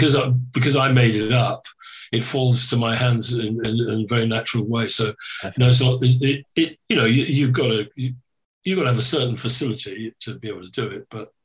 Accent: Ireland; That sounds really Irish, doesn't it? I am Irish, so loud.

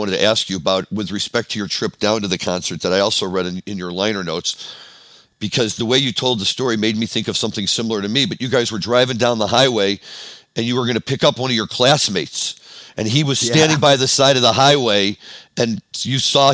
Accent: St. Louis, Missouri, United States; I grew up in St. Louis. I missed that. That was the late 60s, early 70s in St. Louis with the Fox Theater.

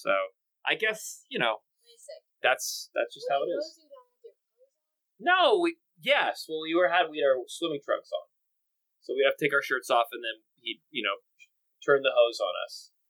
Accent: Los Angeles, California, United States; I grew up in Los Angeles

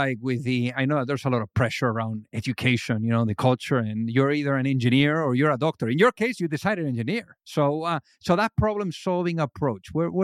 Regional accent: Spain; English is a second language; from where I came from Spain

